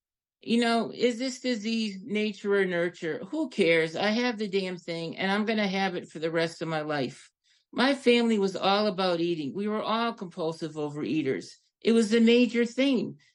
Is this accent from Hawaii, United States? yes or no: no; Connecticut, United States; a compulsive overeater from the other side of the country. I'm from Connecticut.